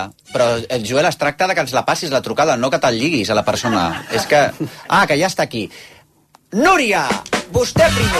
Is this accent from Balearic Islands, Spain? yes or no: no; Catalonia, Spain; Som catalans o no som catalans, joder?